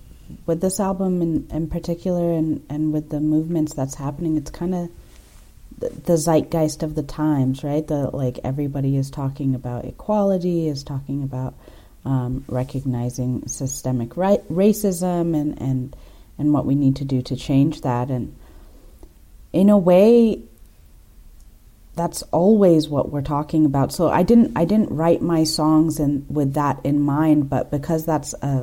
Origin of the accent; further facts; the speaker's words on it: Kenya; born there; but I was born in Kenya.